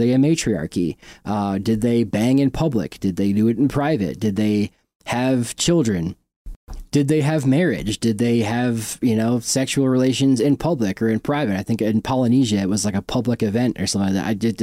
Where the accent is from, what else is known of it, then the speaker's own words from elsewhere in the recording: New York, United States; I learned about the Iroquois growing up in New York all the time and how they influenced the American government.